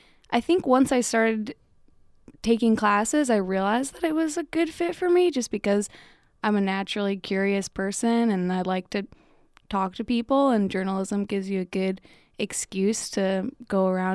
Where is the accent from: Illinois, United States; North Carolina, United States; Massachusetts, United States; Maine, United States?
Illinois, United States; Chicago; also born or lived in Montana / Florida; Last time I had a post box, a mailing address, it was in Florida, but I grew up in Chicago and have spent the last 4 years going to school in Montana.